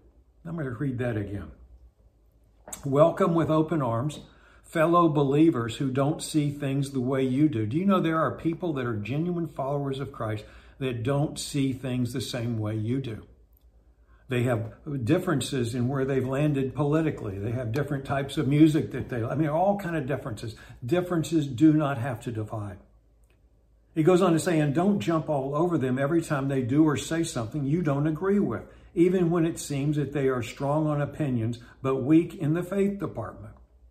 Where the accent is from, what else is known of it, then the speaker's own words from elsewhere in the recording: the North, United States; some of it he's from the South, I'm from the North.